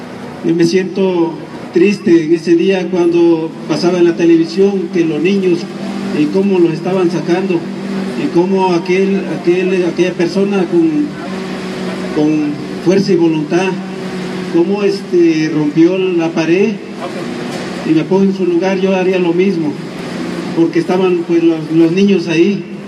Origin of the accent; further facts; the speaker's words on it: Tixtla de Guerrero, Guerrero, Mexico; soy originario de Tixla de Guerrero